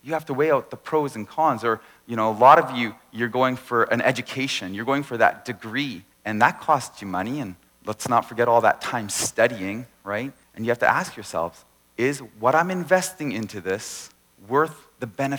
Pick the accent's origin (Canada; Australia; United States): Canada; Burnaby, British Columbia; I grew up in North Burnaby, and so we really considered this area home.